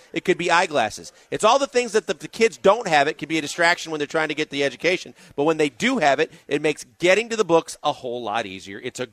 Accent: Milwaukee, Wisconsin, United States; growing up in Milwaukee

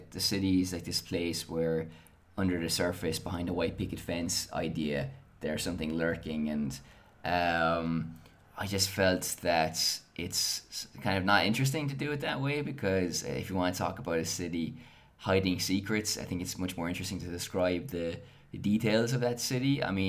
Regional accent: Ireland; moved away; I am an Irish immigrant, and obviously as an Irish person I'm familiar with what music represents in our culture

